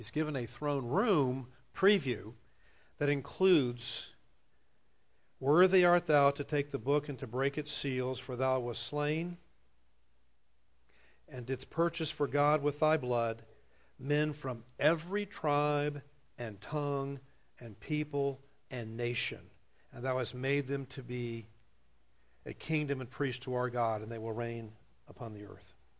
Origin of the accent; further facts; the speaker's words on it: Miami, Florida, United States; I grew up in Miami, which is really made up of more Northerners than it is Southerners. But growing up in Miami in the 50s, yes, there was segregation, and I grew up in a racist home.